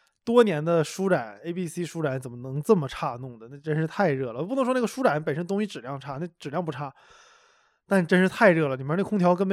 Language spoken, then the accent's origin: Chinese; Northeast China, China; 对，它依然是我的家乡。